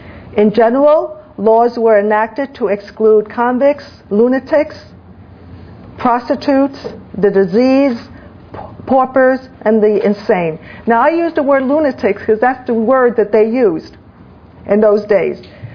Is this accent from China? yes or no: yes; China; English is a second language; So I came from China, and I learned English as a second language, okay? Now, I came from China because my father was a U.S. citizen